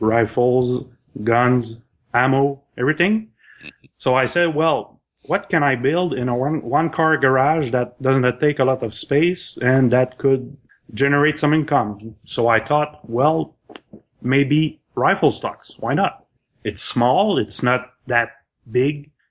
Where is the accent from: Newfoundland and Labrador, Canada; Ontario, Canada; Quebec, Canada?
Quebec, Canada; Sherbrooke; born there; now in Thetford Mines, Canada; from I was born in Sherbrooke, Quebec, but I'm now in Thetford Mines because of work.